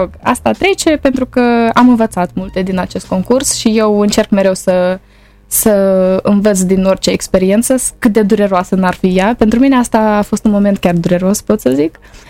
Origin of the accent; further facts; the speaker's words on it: Bălți, Moldova; Eram mică și cu colindatul mergeam când eram la Bălți, pentru că eu sunt din Bălți.